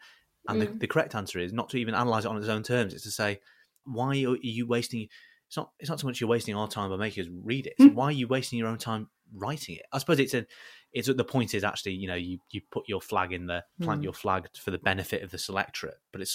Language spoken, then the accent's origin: English; Southport, North West England, United Kingdom; growing up in Southport, it's a small-ish, but it's actually quite big